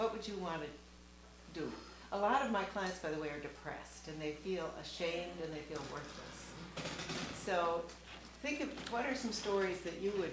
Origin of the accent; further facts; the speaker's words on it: Moorhead, Minnesota, United States; I'm from Minnesota, from Moorhead, Minnesota. So when I was a kid growing up, migrant workers came every year in April